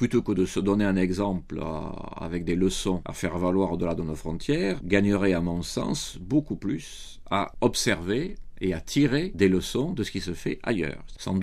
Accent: France; Chez nous, en France, c'est une toute autre manière

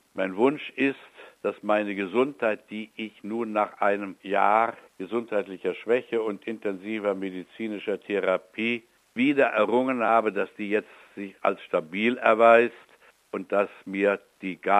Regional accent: East Germany, Germany; Aber ich bin in der DDR aufgewachsen, da gab es die einen nicht und die anderen nicht.

